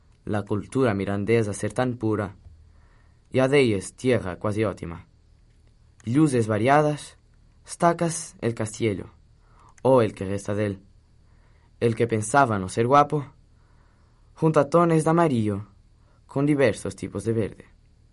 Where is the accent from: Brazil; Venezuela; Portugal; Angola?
Portugal; Porto, Norte; born there; toda a urbanidade da cidade do Porto, que é onde eu nasci.